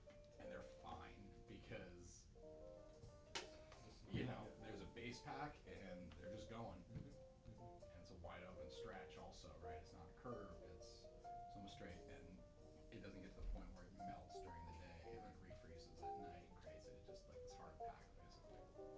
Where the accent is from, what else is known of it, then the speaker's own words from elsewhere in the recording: California, United States; I grew up in Southern California mountains, so I can, you know, tell you how many times I don't remember pulling people out of snowbanks, right?